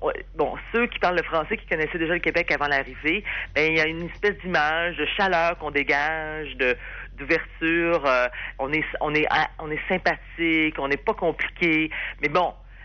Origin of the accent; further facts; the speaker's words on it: France; Mais quand on est français, c'est sûr, on est plus exigeant. Je veux dire, on n'arrive pas d'un pays en guerre